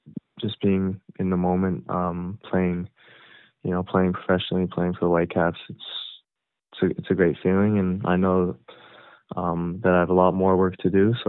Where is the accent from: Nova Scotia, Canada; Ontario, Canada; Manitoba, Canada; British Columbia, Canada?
British Columbia, Canada; Comox; but it really is, I am proud coming from Comox.